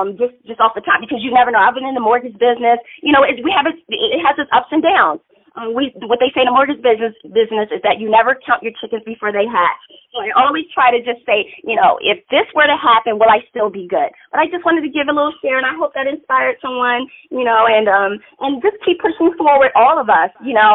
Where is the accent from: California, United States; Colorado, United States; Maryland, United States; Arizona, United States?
Maryland, United States; now in Pennsylvania, United States; I'm originally from Maryland. I live in Pennsylvania now.